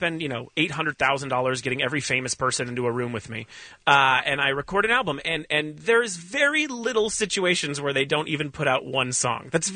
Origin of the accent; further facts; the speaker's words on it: Los Angeles, California, United States; I grew up in Woodland Hills, which next door to Calabasas, which other than being the Satan home of the Kardashians, it is also called Cala Blacklist. It's so white bread.